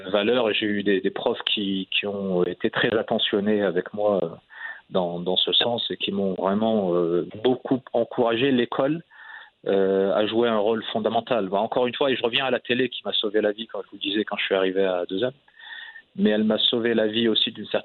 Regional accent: France; dans la cellule familiale marocaine, on a été élevé, même si on a grandi en France, on a été élevé vraiment avec les valeurs, les principes de notre marocanité.

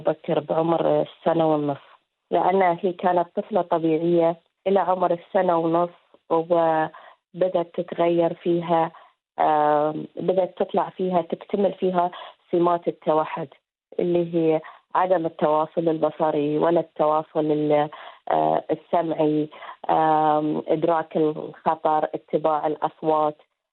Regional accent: Khenifra, Béni Mellal-Khénifra, Morocco; moved away as an adult; now in Bahrain; أنا أمازيغية من خنيفرة،

